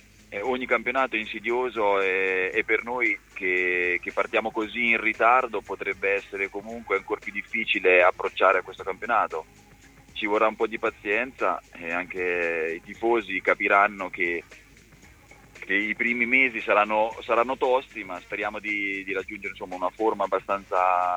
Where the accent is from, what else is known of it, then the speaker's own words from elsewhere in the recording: Marotta, Marche, Italy; Io sono marchigiano, sono di Marotta